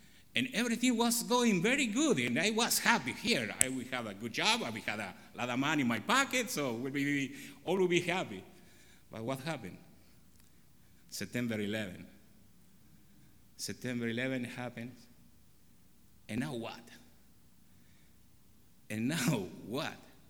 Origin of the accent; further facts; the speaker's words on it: Argentina; English is a second language; moved away; And this church was our first church in 10 years ago when we came from Argentina. But you know what? This church was so big for me. In Argentina, our churches, maybe we have 70 members, 50.